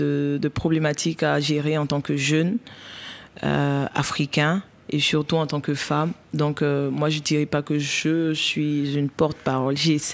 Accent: Burkina Faso; first language Mooré; French is a second language; Je veux pouvoir utiliser ma langue maternelle, qui est le moré, et pouvoir toucher tout le monde au-delà des frontières.

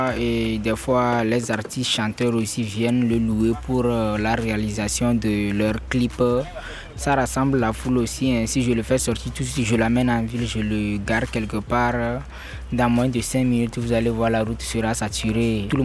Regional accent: Kara, Togo; J'ai vécu depuis mon enfance à Kara.

